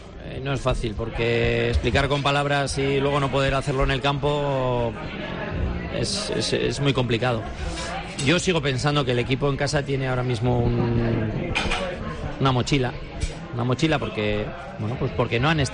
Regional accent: Bilbao, Basque Country, Spain; pues somos de Bilbao, ¿no?

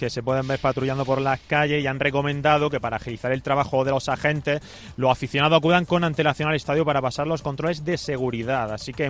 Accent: Granada, Andalusia, Spain; Yo soy de Granada, pero bueno

